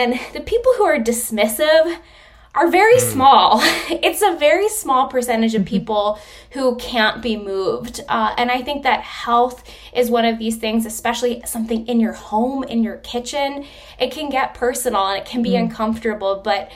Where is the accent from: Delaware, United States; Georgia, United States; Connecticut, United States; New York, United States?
New York, United States; and I'm from New York originally